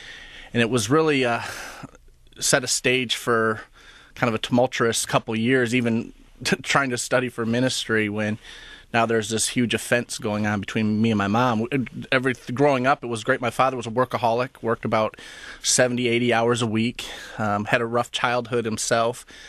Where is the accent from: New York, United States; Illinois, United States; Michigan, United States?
Illinois, United States; I hear that even to this day when I go back to Illinois and visit my hometown, people go, "You're a pastor?"